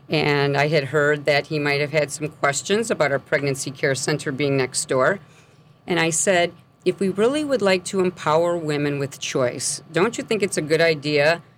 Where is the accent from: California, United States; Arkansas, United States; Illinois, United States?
Illinois, United States; Crete; I grew up in Creed, Illinois, which is in Will County, and lo and behold, that's the town that he lived in, sadly, only several miles from where I grew up.